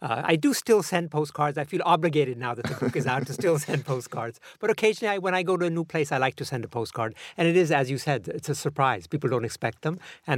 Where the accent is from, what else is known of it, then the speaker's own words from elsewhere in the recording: Vienna, Austria; also born or lived in Pakistan; now in San Francisco, United States; I'm Pakistani with a Dutch mom. I grew up in Vienna, Austria, and then moved back to Pakistan for high school, went to the States to study, worked in Pakistan for UNICEF for many years after that, and then I now live in the United States